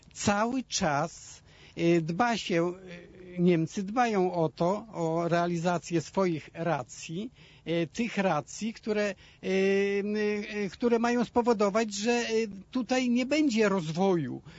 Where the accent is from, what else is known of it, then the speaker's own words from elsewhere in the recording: Opole, Opole Voivodeship, Poland; Ja mieszkam w Opolu, w Czarnych Wąsach. Wybudowałem tutaj, pochodzę z Opola, wcześniej mieszkałem przez wiele lat w Opolu, tutaj w Czarnowąsach wybudowałem dom, przeniosłem się do Czarnowąs.